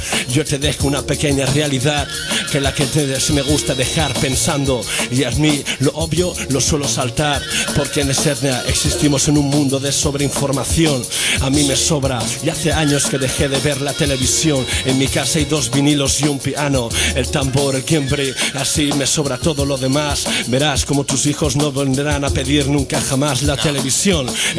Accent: Morocco; moved away; Hasta yo puedo volver a mi ciudad de pequeño en Marruecos.

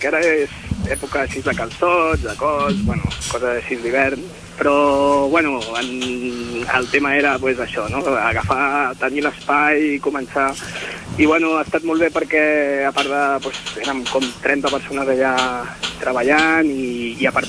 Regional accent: Barcelona, Catalonia, Spain; jo soc de Sant Andreu de tota la vida i quan era petit

